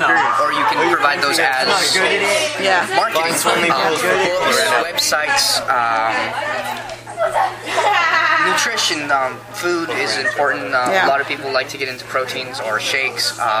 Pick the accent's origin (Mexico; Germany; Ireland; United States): Mexico; English is a second language; from Mexico. I'm 20 years old.